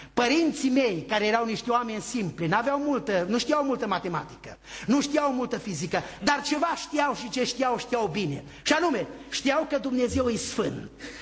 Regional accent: Apuseni Mountains, Romania; born there; m-am născut undeva în Creierul Apusenilor. Cel mai apropiat vecin era undeva la un jumătate de kilometru de noi.

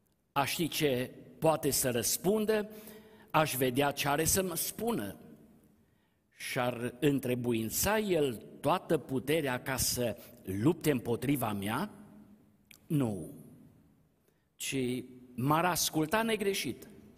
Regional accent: Arad, Arad County, Romania; născut și crescut în Pârneava

